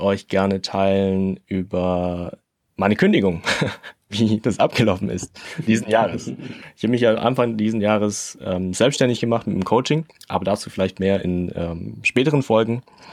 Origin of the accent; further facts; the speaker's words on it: Shanghai, China; Ich war da 2 Wochen in China, in Shanghai genauer gesagt. Ich komme auch aus Shanghai, bin auch dort geboren.